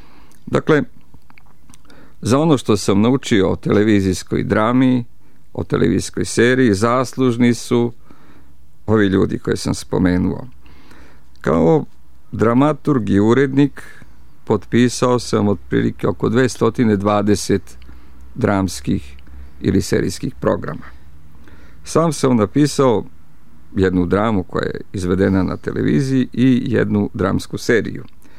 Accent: Vršac, Vojvodina, Serbia; Na neki način odrastao sam u pozorištu u Vršcu i pozorište sam zavoleo od mladih dana, od malih nogu, kako se kaže, i bio član dečije scene u Vršcu.

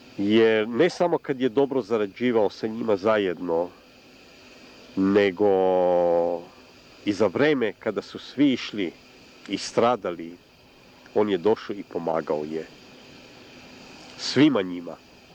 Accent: Belgrade, Serbia; first language Serbian; ja sam dete rodom na Dorčolu, tamo sam učio osnovnu školu, verenauku.

